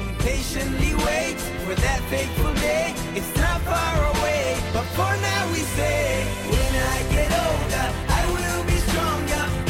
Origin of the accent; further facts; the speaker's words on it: Somalia; I am from Somalia.